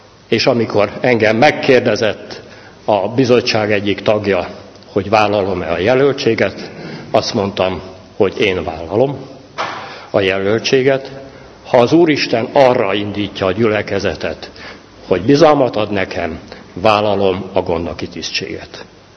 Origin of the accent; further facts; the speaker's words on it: Hajdú-Bihar, Hungary; also born or lived in Békés / Debrecen / Budapest; Én egy kóborló lélek vagyok, Békésen születtem, Biharban nőttem fel, és Debrecenben jártam, gimnáziumban, Budapesten, egyetemre, sokfelé jártam.